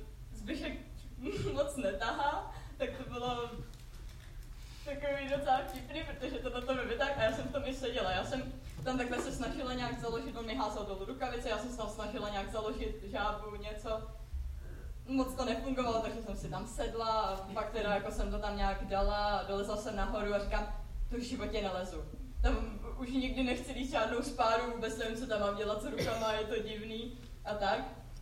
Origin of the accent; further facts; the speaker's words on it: České Budějovice, South Bohemian Region, Czechia; A jak jsme z Budějovic, tak jsme si řekli, že by to chtělo zajet na nějaký hezčí skalky